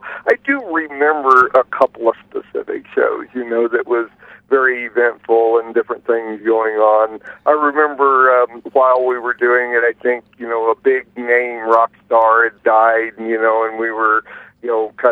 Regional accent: Parsons, Kansas, United States; in my hometown of Parsons, Kansas, southeast Kansas.

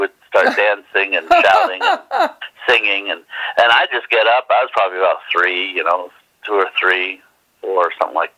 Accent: Louisiana, United States; Well, it was I'm originally from Louisiana, and my father, he's just passed in the last couple of years

